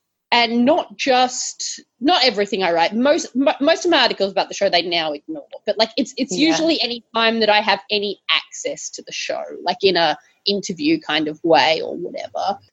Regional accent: Australia; I'm Australian.

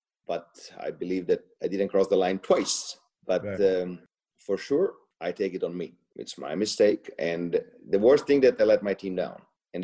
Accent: Italy; I was born and raised in Italy. My dad was the son of an Italian diplomatic that married a Kentucky woman.

